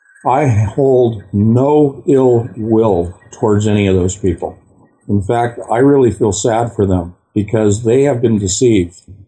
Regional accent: Lafayette, California, United States; next door to the city of Lafayette, where I grew up, which is next door to Berkeley, where I went to school.

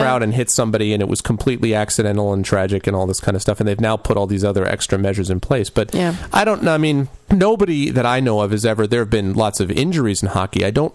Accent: Hartford, Connecticut, United States; And I grew up in Hartford

